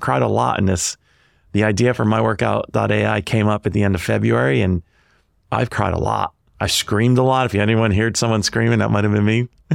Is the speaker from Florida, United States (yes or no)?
no; Connecticut, United States; growing up in Connecticut, 40 minutes from New York City.